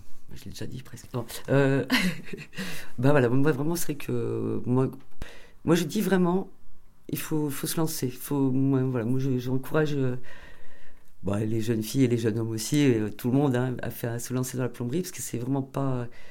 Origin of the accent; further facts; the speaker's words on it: Saint-Antonin-Noble-Val, Occitanie, France; je suis pas née à Saint-Antonin. Je suis arrivée toute petite à Saint-Antonin.